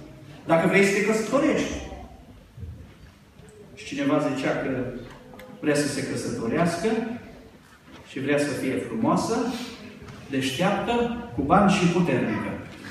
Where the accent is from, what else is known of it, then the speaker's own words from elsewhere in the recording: Romania; moved away; Și ca tot românul care vine din concediu, minusurile erau mari